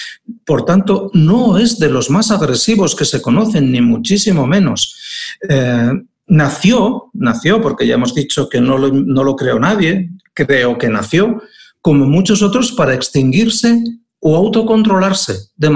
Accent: Aragon, Spain; Y en Aragón, de donde soy, ¿no? Pues hay que salir por donde se puede, ¿no?

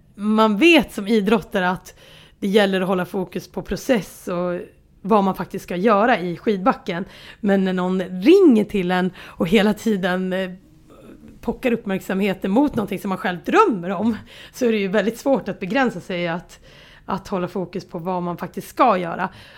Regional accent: Dalarna County, Sweden; jag växte upp nära Kungsberget som ändå har ett gäng backar

